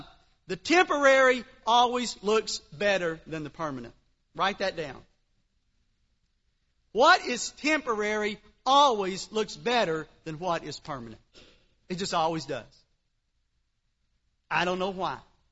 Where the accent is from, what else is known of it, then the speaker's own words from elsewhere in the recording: the South, United States; as we grew up saying in the South, the chickens always come home to roost.